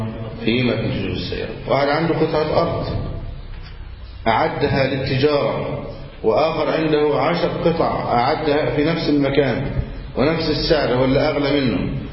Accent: Egypt

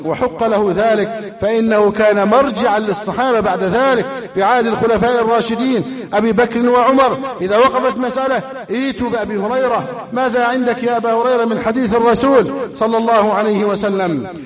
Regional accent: Egypt; اللهم احفظ بلدنا مصر

